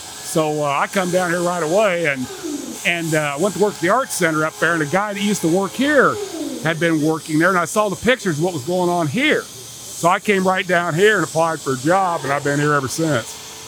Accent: Indianapolis, Indiana, United States; I grew up in Indianapolis and people don't know anything about it really, but my address on my house was carved out of stone.

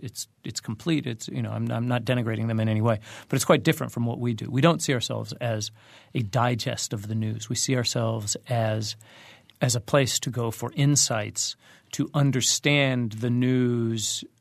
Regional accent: Colorado Springs, Colorado, United States; also born or lived in Maine; I grew up in Colorado Springs, and I ended up going to college in Maine

